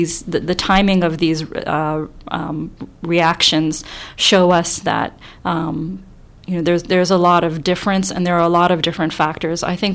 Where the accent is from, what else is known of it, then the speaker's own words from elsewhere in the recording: Canada; I was born in Canada and I've lived here all my life. And the kind of Muslim that I am has been shaped by the fact that I am a Canadian